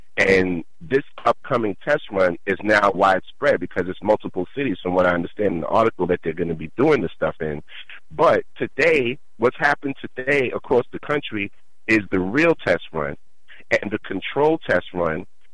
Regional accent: New York, United States; I'm originally from New York, but I live about 80 miles away from the city.

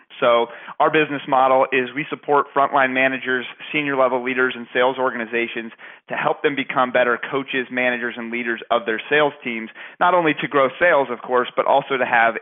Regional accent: Lincoln, Nebraska, United States; So I'm, for the most part, born and raised in Lincoln, Nebraska, and it's a wonderful city. I've lived here my entire life, and I don't really envision ever leaving.

